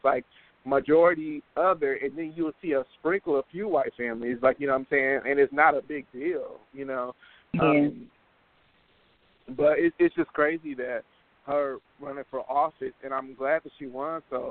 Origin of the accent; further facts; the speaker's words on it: Milwaukee, Wisconsin, United States; Growing up in Milwaukee, it was just, like, you know, I feel like we've never really experienced like blatant racism